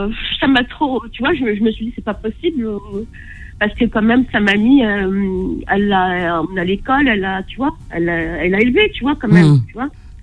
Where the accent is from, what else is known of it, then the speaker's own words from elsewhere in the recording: Gennevilliers, Île-de-France, France; also born or lived in Clichy; Enfin, je suis née à Clichy, mais je suis Gennevilliers.